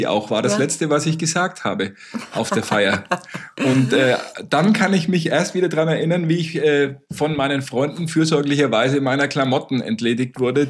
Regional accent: Nuremberg, Bavaria, Germany; meiner Heimatstadt Nürnberg

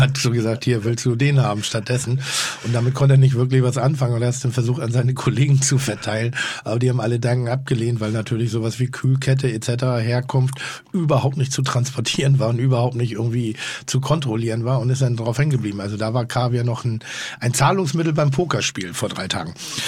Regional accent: Northern Germany, Germany; Und ich bin ja Norddeutscher

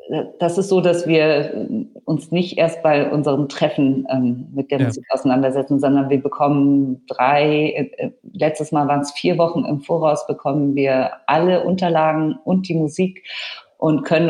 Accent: Bavaria, Germany; ich bin ja so ähnlich aufgewachsen da im Allgäu, wo du irgendwie wirklich kilometerweit fahren musstest, um überhaupt in einen Plattenladen zu kommen

